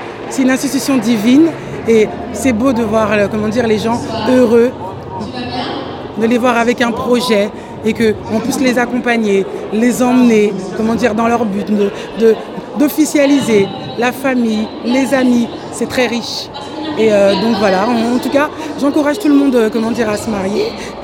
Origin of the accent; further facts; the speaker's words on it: Paris, Île-de-France, France; Nous, on vient de Paris, donc on vient de Paris, on a fait le déplacement